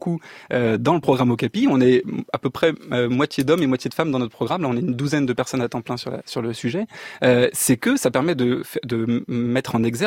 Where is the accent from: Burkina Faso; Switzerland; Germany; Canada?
Canada; also born or lived in France; Je suis canadien et français, j'ai deux nationalités. Et cet été, j'ai pris l'avion pour aller voir ma famille au Canada.